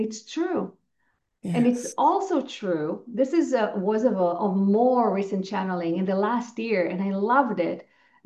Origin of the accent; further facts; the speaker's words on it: Israel; Also, growing up in Israel, people there tend to be very direct, very assertive